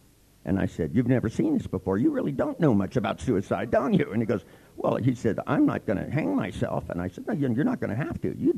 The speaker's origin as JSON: {"language": "English", "region": "California", "country": "United States", "said": "and I'm from California, when, you know, and it's not that people from California are really more liberal"}